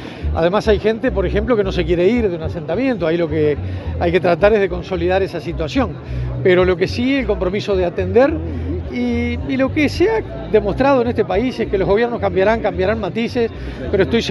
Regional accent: Uruguay; Entonces creo que ahí como sociedad, como uruguayos, tenemos un deber grande hacia ellos.

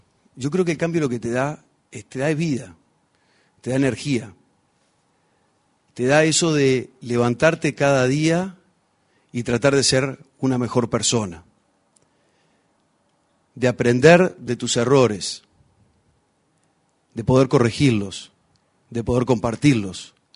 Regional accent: Tupambaé, Cerro Largo, Uruguay; mi familia, nosotros somos de Cerro Largo, de un pueblito chiquito que se llama Tupambaé. Una familia muy, muy tradicional.

